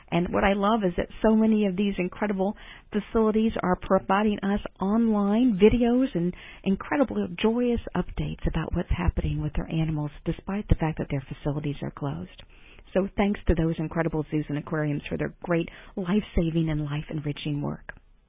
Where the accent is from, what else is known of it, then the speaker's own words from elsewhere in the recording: the South, United States; you can certainly tell from over the phone that I am a Southerner. And being from the South